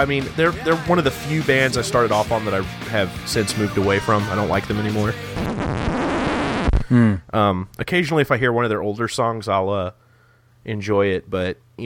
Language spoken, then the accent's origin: English; Texas, United States; well, you know, when I was growing up in Texas